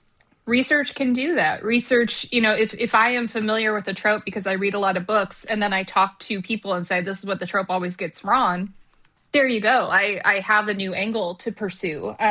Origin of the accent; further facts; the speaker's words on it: Midwest, United States; I am a white woman from the Midwest. Like, that is, you know, I am not from Harlem or Brooklyn